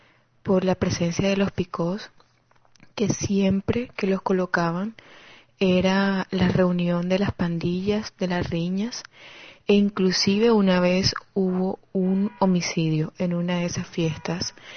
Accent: Barranquilla, Atlántico, Colombia; now in New York, United States; saludos desde la ciudad de Nueva York. Soy barranquillera, viví mucho tiempo en el barrio San Luis

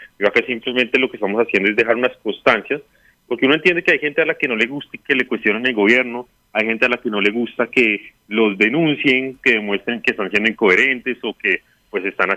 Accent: Colombia; A mí lo que me preocupa como colombiano

